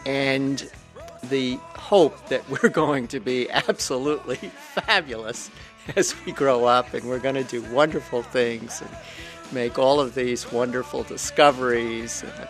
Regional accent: New York City, New York, United States; now in Bangor, United States; I currently live in Bangor, Maine, although I'm originally from New York City.

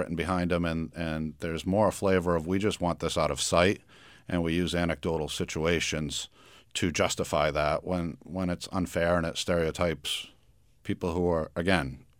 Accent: Somersworth, New Hampshire, United States; we had an ordinance passed in my hometown of Somersworth

